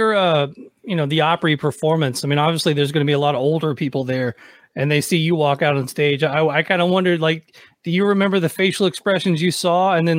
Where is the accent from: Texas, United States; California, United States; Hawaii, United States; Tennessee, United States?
Tennessee, United States; Nashville; I grew up in Nashville playing in, you know, metal bands and playing all the clubs downtown and things like that.